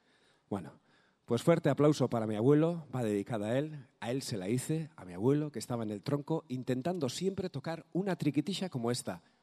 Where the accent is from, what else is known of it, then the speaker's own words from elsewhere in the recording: Maruri, Basque Country, Spain; y allí en Maruri, de donde yo soy, de un pueblecito